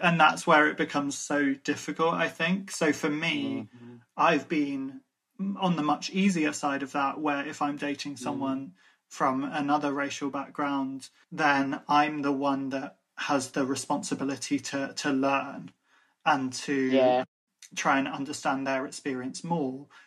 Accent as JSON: {"language": "English", "country": "Ireland", "said": "I'm Irish."}